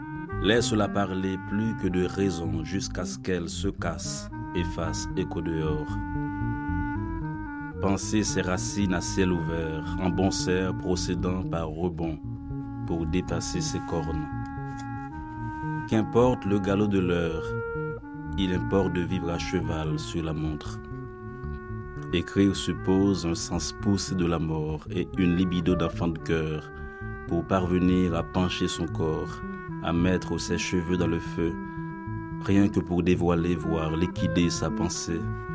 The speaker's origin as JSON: {"language": "French", "town": "Hinche", "region": "Centre", "country": "Haiti", "tie": "born or raised there", "said": "Et moi, je viens de Hinche, ma ville natale, qui est une ville enclavée."}